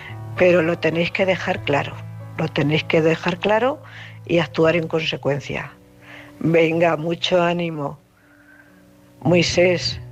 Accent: Cuenca, Castilla-La Mancha, Spain; de Cuenca.

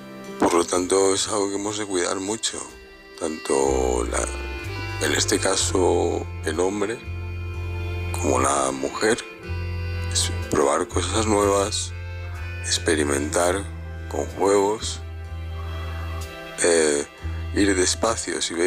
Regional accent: Alicante, Valencian Community, Spain; de Alicante.

